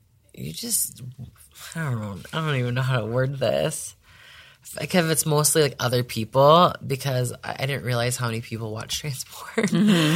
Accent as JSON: {"language": "English", "town": "Las Vegas", "region": "Nevada", "country": "United States", "said": "And I'm from Vegas."}